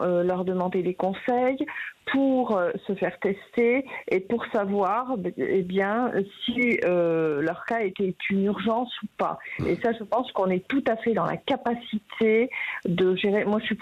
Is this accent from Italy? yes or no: no; Nouvelle-Aquitaine, France; Je suis du Lot-et-Garonne, donc, et comme je vous disais, avec une pénurie de médecins très importante